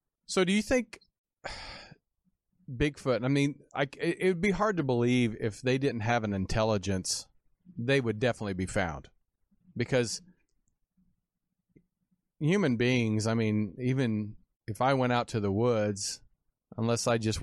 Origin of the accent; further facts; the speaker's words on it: Kansas, United States; Well, growing up in Kansas, we used to go out deer hunting, and we used to also go deer antler hunting.